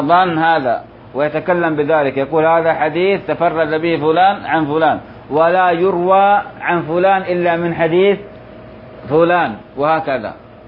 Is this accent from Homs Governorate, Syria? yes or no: yes; Homs, Homs Governorate, Syria; يا أهل حمص، ما أحد مننا أنا من حمص